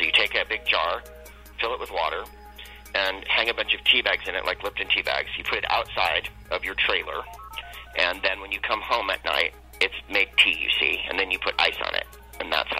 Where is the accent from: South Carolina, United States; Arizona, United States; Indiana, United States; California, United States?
Arizona, United States; Phoenix; I was born in Phoenix, and my family lived there for a long time. Different parts of Phoenix, and the weird outlying cities like Litchfield Park and Goodyear.